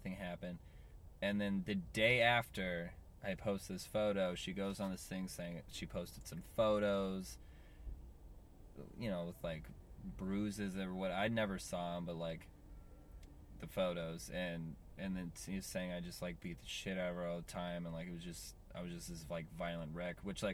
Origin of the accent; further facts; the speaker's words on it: Portland, United States; I'm from Portland. I know people who are just doing things because that's what's cool.